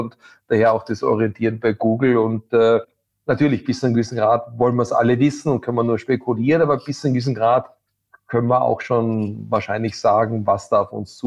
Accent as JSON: {"language": "German", "country": "United States", "second_language": "German", "said": "ich bin ja selber Amerikaner, wähle in den USA und wähle in einem Swing State"}